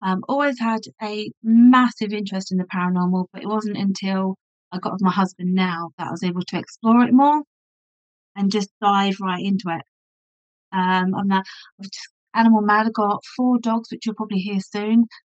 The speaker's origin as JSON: {"language": "English", "town": "Hemel Hempstead", "region": "East of England", "country": "United Kingdom", "said": "because I'm actually from Hemel Hempstead"}